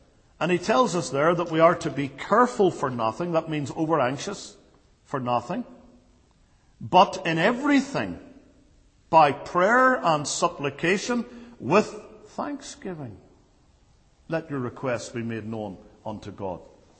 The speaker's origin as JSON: {"language": "English", "country": "United Kingdom", "said": "I'm pretty much a patriot, even though I'm a Brit."}